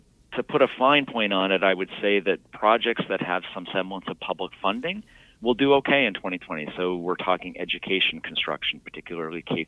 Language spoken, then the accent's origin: English; Canada; moved away as an adult; I am. I'm actually a dual citizen. So I did my undergraduate at the University of Ottawa, moved down to Boston to do my graduate work in economics at Boston College